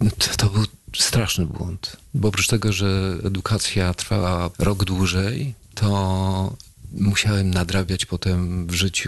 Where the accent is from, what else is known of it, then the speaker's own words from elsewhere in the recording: Konin, Greater Poland Voivodeship, Poland; Ja pochodzę z małego, dość małego miasta, z Konina i pewno ten prowincjonalizm ciągnę za sobą.